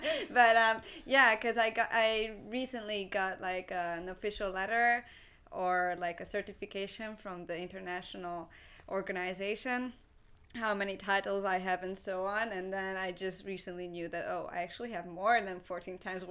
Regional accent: Budapest, Hungary; when I was living in Hungary. I was born and raised in Hungary. And when I was about 10 years old, we moved to a city, to the capital city.

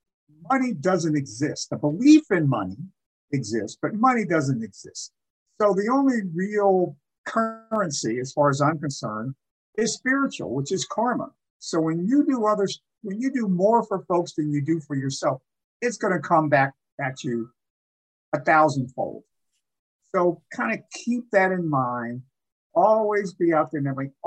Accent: Atlantic City, New Jersey, United States; So I went to a community college. I'm from Atlantic City, New Jersey.

